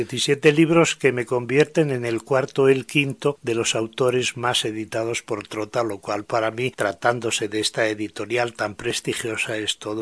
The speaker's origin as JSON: {"language": "Spanish", "region": "Castile and León", "country": "Spain", "said": "soy un castellano de la Castilla la Vieja, palentino, efectivamente, hijo de una familia numerosa, seis hermanos, yo el mayor, de una familia campesina, modesta, viviendo en una forma muy austera"}